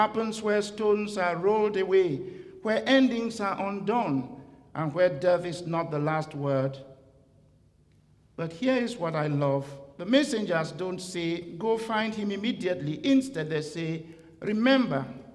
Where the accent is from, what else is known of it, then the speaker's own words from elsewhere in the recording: Cameroon; and in my home country, Cameroon